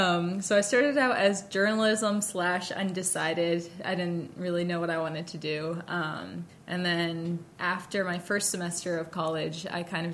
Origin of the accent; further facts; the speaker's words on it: New Hampshire, United States; So I grew up, born and raised in New Hampshire, up in the north, and then I went to college at Eastern Nazarene College outside of Boston